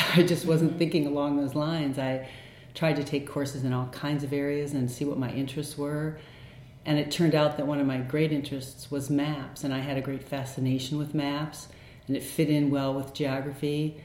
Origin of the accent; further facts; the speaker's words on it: Rochester, Minnesota, United States; also born or lived in New York; I was born in New York, and as a young elementary school student, my brother and I and my family moved to Minnesota. So I grew up my formative years in Rochester, Minnesota. My parents are both from New York City.